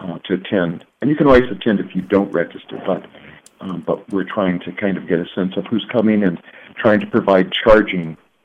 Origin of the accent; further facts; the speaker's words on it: South Haven, Michigan, United States; in Kalamazoo, where I actually live now, I grew up in South Haven, where I actually live now